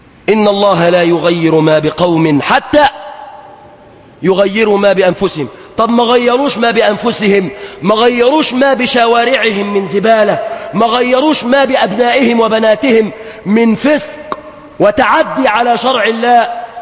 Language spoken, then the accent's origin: Arabic; Egypt; بلادنا مصر